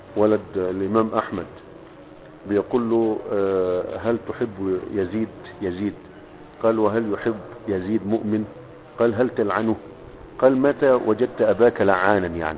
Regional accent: Egypt; نشوف احنا عندنا في مصر صوفية

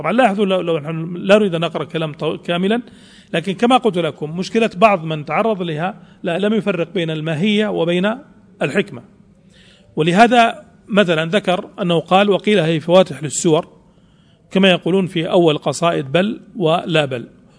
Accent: Saudi Arabia; ويعني بتحقيقه في تحقيق عندنا في السعودية وفي تحقيق في مصر

